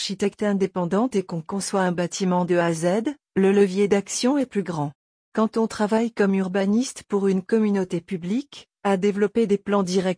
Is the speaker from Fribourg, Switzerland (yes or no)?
yes; Rue, Fribourg, Switzerland; now in Geneva, Switzerland; Je suis fribourgeoise, née dans la commune de Rue